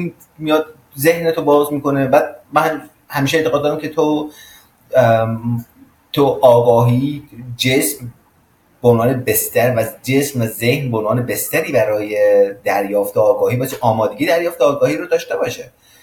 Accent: Khorasan, Iran; born there; یکی از خوشبختی های من، یکی از چیزی که واقعا ازش خوشحالم اینه که تو خراسان به دنیا اومدم و زبان فارسی رو میفهمم

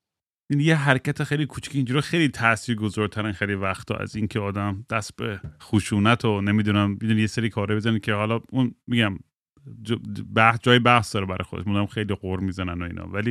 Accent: United States; Persian is a second language; بعد گفتم فارسی بلد نیستم من خب بچه آمریکا

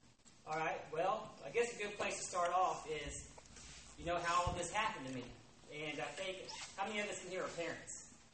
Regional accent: Columbus, Indiana, United States; I am from Columbus, Indiana

